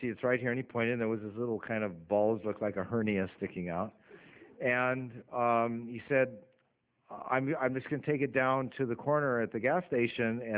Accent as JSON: {"language": "English", "region": "Minnesota", "country": "United States", "tie": "born or raised there", "also_born_or_lived": "Connecticut / Canada", "lives_now": "Portland, United States", "said": "And I grew up in Minnesota and Connecticut, and then Ambassador, and then Canada, British Columbia, and here, and Portland."}